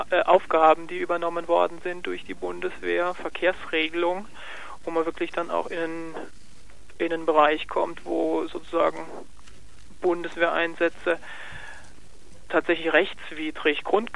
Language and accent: German; Zweibrücken, Rhineland-Palatinate, Germany; aus meiner alten Heimatstadt, aus Zweibrücken